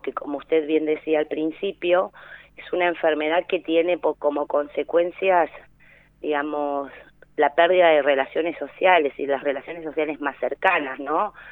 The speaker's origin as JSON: {"language": "Spanish", "country": "Argentina", "said": "Nosotros como sociedad argentina tenemos esta cuestión del abrazo, del beso, del mate"}